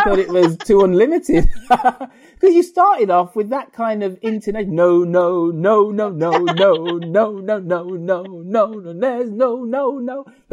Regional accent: United Kingdom

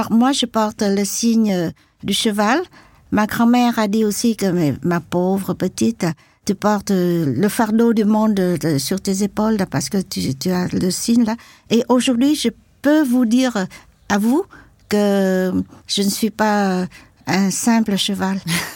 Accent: Can Tho, Vietnam; now in France; j'étais à Saigon. Mais mon village natal était pas à Saigon, mais à Cần Thơ, dans le delta du Mekong.

